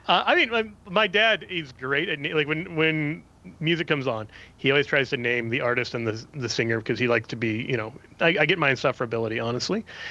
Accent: Kansas City, Missouri, United States; I'm from Kansas City. It would just be an own goal if I made fun of our accent.

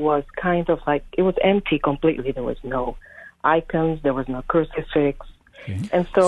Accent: Florida, United States; moved away; I moved here recently. I'm originally from Florida.

